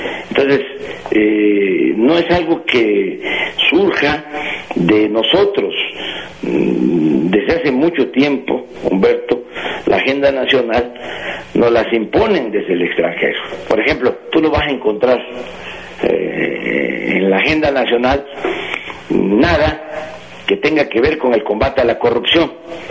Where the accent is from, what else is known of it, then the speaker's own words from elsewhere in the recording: Tabasco, Mexico; tú eres de Limón, yo soy de Tabasco.